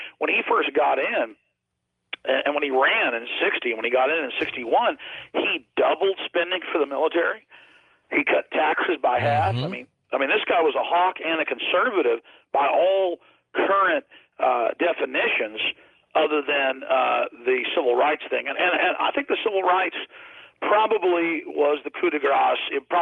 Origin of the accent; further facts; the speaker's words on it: Texas, United States; and I'm a Texan. Texans are great. Not bashing Texans. I'm in the seventh generation.